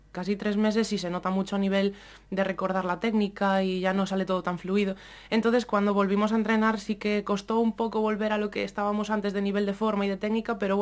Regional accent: Mugardos, Galicia, Spain; en Mugardos, donde vivo obviamente, bueno, mi pueblo, se empezaron a hacer unas actividades extraescolares de atletismo

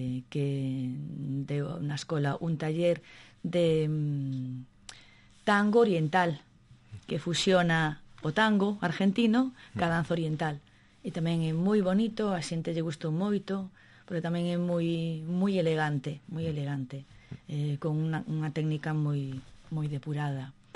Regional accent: Barallobre, Galicia, Spain; son de Barallobre de toda a vida, que nací en Barallobre

